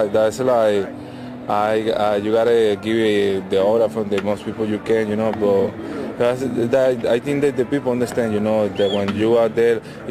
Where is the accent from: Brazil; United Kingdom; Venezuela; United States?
Venezuela; When I come back to Venezuela, I go back to my hometown.